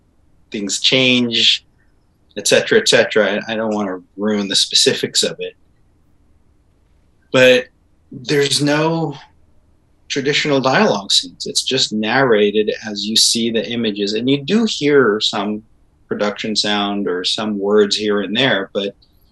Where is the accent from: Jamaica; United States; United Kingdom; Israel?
Israel; I grew up in Israel where we have Jerusalem, which is also an incredible city.